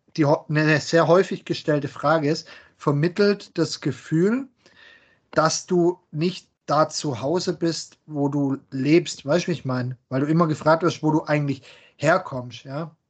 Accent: Baden-Württemberg, Germany; accent: Swabian; normalerweise rede ich ein bisschen schwäbischer und ich merke es bei manchen Worten, wo ich dann bemüht bin, so halbwegs Hochdeutsch zu sprechen.

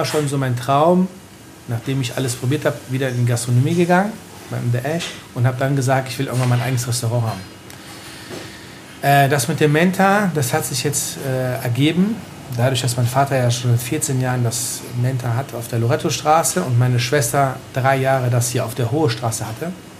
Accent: Milan, Lombardy, Italy; Also es gibt für mich, ich komme ja aus Mailand, für mich gibt es auch noch die Mailänder Pizza.

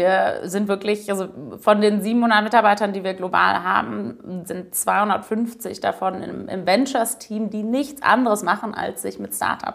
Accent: Leipzig, Saxony, Germany; also born or lived in Munich; Also, gebürtig München, bin aufgewachsen in Leipzig, habe dann in Bayreuth studiert.

